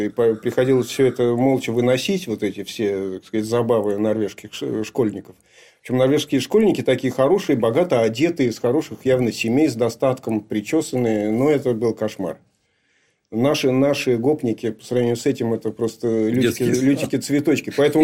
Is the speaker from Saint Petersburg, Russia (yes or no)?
yes; Saint Petersburg, Russia; Я же тоже из Купчино, я видел много гопников.